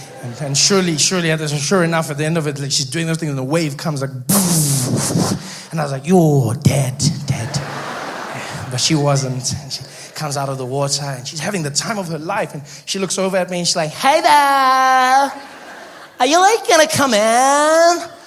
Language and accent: English; South Africa; I'm from South Africa.